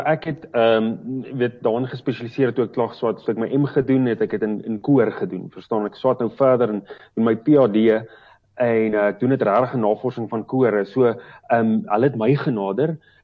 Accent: Free State, South Africa; en ek het in Leibrand groot geword. Ek is 'n Oos-Vrystater en ek het in Bloemfontein geswat. So, dis regtig in my are, die Vrystaat.

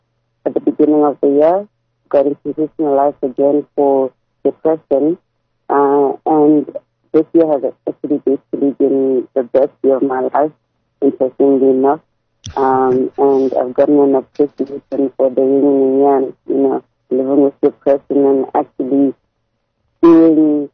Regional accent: Gaborone, Botswana; moved away as an adult; now in South Africa; I'm actually born and bred in Gaborone, like you said.

